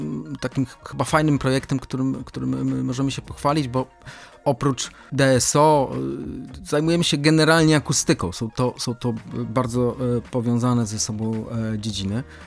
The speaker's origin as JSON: {"language": "Polish", "town": "Szczecin", "region": "West Pomeranian Voivodeship", "country": "Poland", "said": "Jesteśmy wszyscy ze Szczecina, stąd są nasze korzenie."}